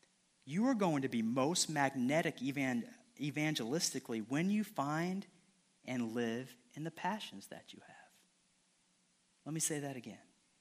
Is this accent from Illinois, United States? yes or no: yes; Rantoul, Illinois, United States; I'm from Rantoul, Illinois, as a group of friends from Rantoul.